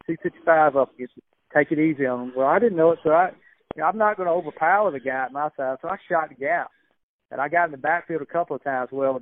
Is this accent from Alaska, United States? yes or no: yes; Alaska, United States; I was from Alaska.